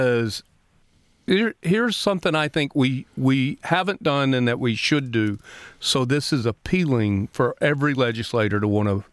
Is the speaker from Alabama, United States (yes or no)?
yes; Alabama, United States; And we should all be impressed, because I'm from Alabama.